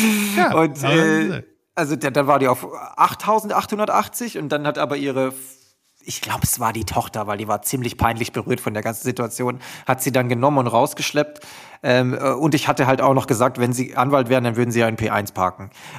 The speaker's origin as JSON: {"language": "German", "country": "Germany", "said": "Du bist ein Deutscher, okay. Ich bin Deutscher."}